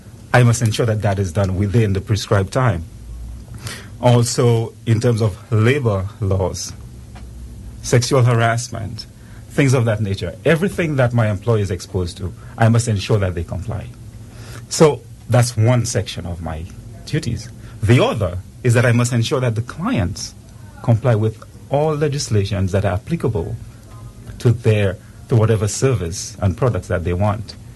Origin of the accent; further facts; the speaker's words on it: St. Lucia; now in British Virgin Islands; I was born and raised in St. Lucia. I've been in the BVI for approaching 20 years now. So I call BVI home. I call St. Lucia home. It's just the same. So you could you'll be correct to say I have two homes.